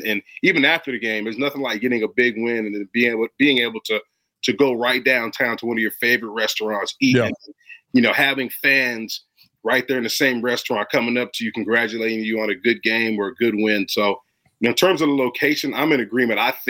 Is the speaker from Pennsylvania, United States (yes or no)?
no; Florida, United States; I understand that, but guess what? I'm from Florida. I hated bear weather.